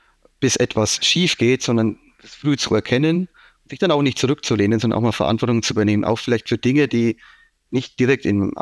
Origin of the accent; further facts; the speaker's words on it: Bavaria, Germany; accent: Franconian; man hört es wahrscheinlich, ich bin Franke vom Dialekt her